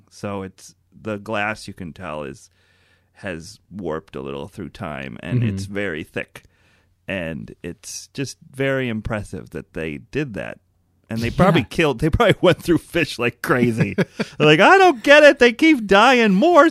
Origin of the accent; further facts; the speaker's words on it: Chicago, Illinois, United States; it's weird because I grew up in Chicago.